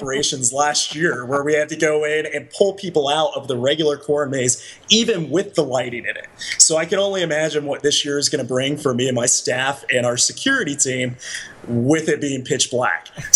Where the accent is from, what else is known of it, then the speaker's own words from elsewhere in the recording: Tennessee, United States; You know, I'm from Tennessee, so I am totally fine with giving hillbillies a bad name.